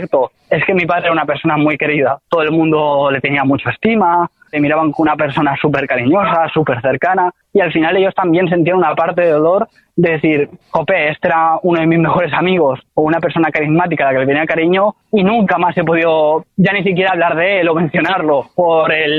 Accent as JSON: {"language": "Spanish", "town": "Almansa", "region": "Castilla-La Mancha", "country": "Spain", "said": "Como yo ya he mencionado antes, soy de Almansa."}